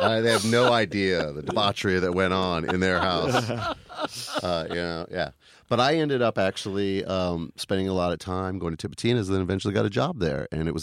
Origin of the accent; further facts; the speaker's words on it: Los Angeles, California, United States; also born or lived in Santa Cruz; now in New Orleans, United States; Well, I grew up in Los Angeles, but I came here via Santa Cruz.